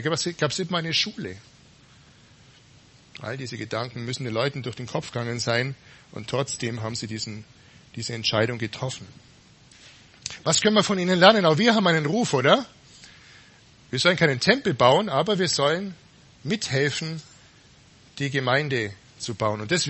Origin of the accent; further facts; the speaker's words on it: Buxheim, Bavaria, Germany; Ich bin in Buxheim aufgewachsen. Ich hoffe, ihr kennt alle Buxheim. Einfach der Eller entlang, ein bisschen Richtung Ulm und da kommt auf der rechten Seite Buxheim.